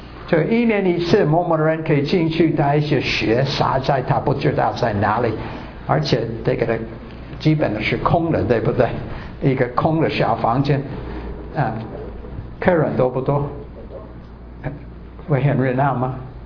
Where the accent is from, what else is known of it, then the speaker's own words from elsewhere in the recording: Taiwan; 我台湾人也可以做